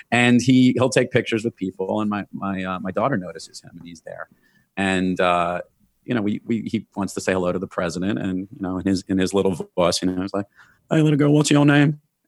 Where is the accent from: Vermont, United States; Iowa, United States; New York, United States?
New York, United States; Rockaway Beach; also born or lived in Brooklyn; now in Westchester, United States; And I've lived in New York my whole life. It's actually really interesting. I grew up in Rockaway Beach, Queens. I was born in Brooklyn, grew up in Rockaway Beach, Queens.